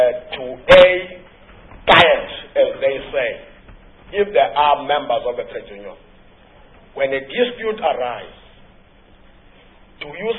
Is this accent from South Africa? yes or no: yes; Nigel, Gauteng, South Africa; I'm from Gauteng, in Egu-Ruleni region. There's a town called Nigel.